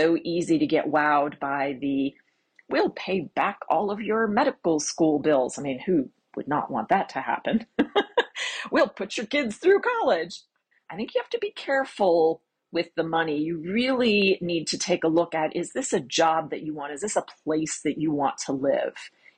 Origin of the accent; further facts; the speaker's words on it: Maryland, United States; I was trying to get anywhere from my home state of Maryland down to North Carolina.